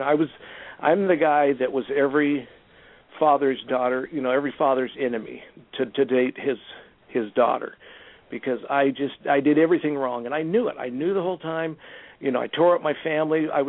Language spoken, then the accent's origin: English; California, United States; okay, I grew up in Southern California